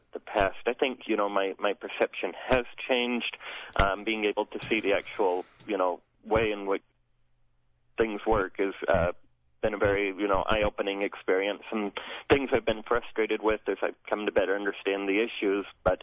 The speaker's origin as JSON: {"language": "English", "region": "Arizona", "country": "United States", "said": "I'm from Arizona, and we had one of the debates there."}